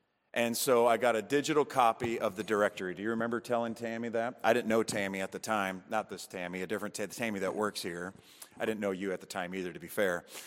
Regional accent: Wisconsin, United States; now in Hickory, United States; I have no question, unapologetically, although I'm from Wisconsin, people assume that means I have something to do with cows.

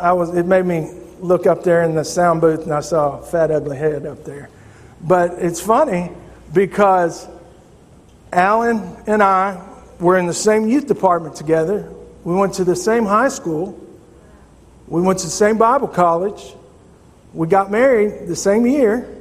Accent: Fort Worth, Texas, United States; I grew up in Fort Worth, born and raised, proud to be a Texan, proud to be a Texan.

